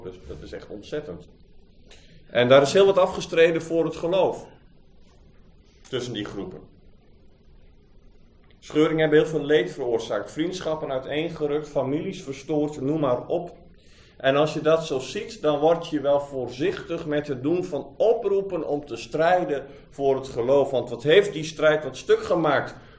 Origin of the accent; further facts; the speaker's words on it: Urk, Flevoland, Netherlands; ik kom van Urk. En daar is heel wat afgestreden voor het geloof, hoor.